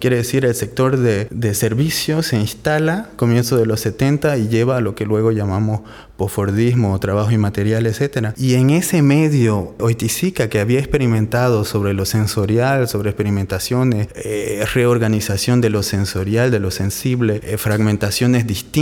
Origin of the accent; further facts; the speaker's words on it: Bolivia; Yo me crié en Bolivia